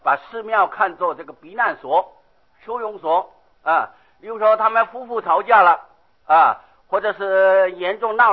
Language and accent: Chinese; Taiwan; 这中国人尤其我们台湾人的这个错误的观念呢